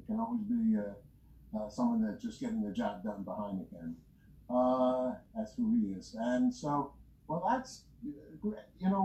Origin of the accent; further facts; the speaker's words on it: New York City, New York, United States; I've been down the Lower East Side in my life, I'm a New Yorker.